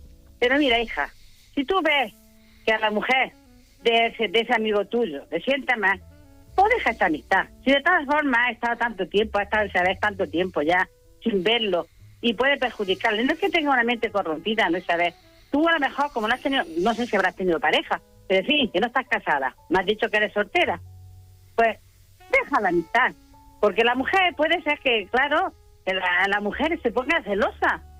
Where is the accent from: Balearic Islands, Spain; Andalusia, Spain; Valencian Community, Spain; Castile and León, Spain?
Andalusia, Spain; Granada; Pues soy de Granada.